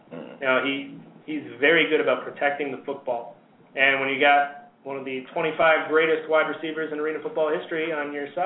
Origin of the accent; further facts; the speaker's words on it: Eau Claire, Wisconsin, United States; now in Kenosha, United States; Well, to be fair, I'm from Eau Claire. I live in Kenosha.